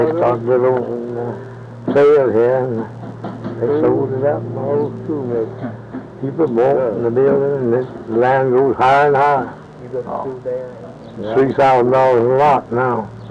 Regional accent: Florida, United States; I was born and raised in South End of Brevard County. That's the county joining us.

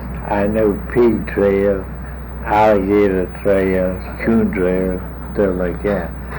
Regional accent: Florida, United States; I would be a full-fledged cracker because I was born and raised here in the South, South Florida, in the state of Florida.

